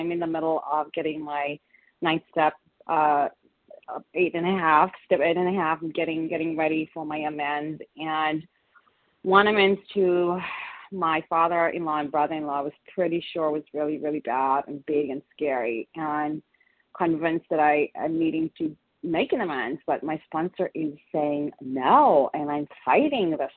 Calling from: California, United States; California.

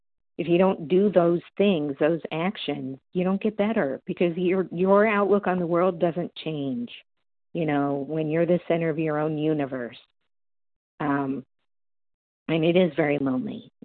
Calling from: Massachusetts, United States; Yes, I am from Massachusetts, and thank you for your service.

